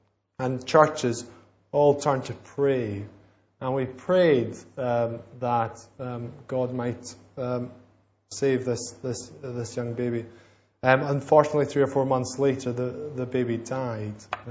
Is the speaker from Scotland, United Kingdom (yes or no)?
yes; Scotland, United Kingdom; it's Burns night and I'm from Scotland.